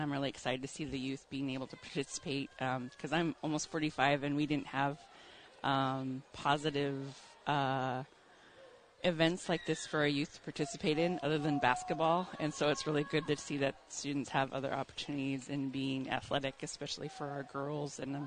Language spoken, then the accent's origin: English; Metlakatla, Alaska, United States; I grew up in Matlakatla, and we didn't have NYO introduced to us till I think it was just after the pandemic.